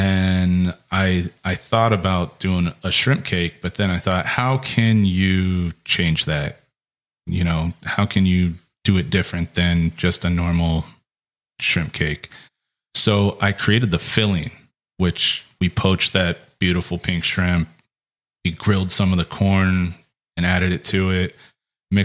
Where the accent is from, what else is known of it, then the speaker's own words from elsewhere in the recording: Ohio, United States; I'm a Midwest boy. I grew up in Ohio. I lived around corn farms the first 30 years of my life.